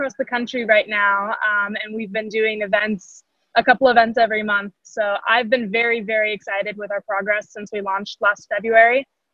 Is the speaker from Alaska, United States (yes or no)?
yes; Ketchikan, Alaska, United States; I grew up in Ketchikan, Alaska, which is a small island community in southeastern Alaska.